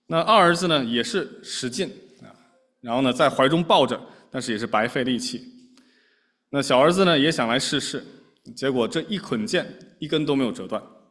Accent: China; 我们中国人有个古语叫做人之将死，怎么样？其言也善啊

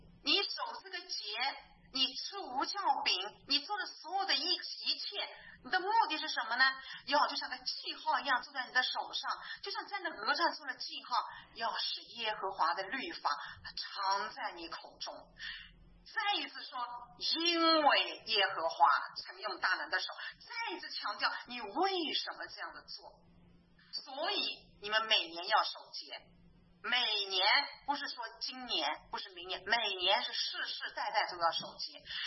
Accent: China; 我回中国了，是很好，我从中国来的呀

